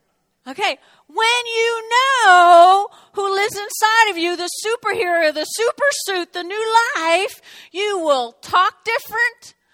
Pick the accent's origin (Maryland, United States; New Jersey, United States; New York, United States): New Jersey, United States; Because I'm from New Jersey.